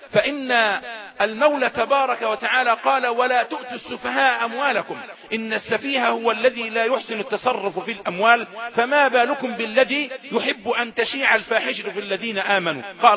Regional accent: Suez, Suez Governorate, Egypt; ونقول في بلدنا السويس أيضا

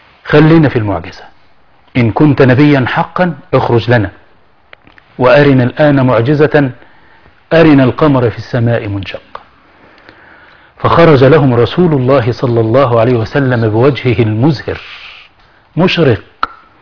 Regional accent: Egypt; ما هي دي لهجتنا كمصريين.

